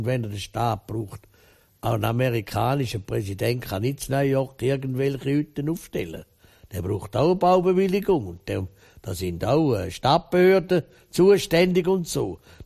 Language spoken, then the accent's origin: German; Switzerland; Wenn du mal schaust, als Schweizer da, wo es eine Green Card und weiss ich was.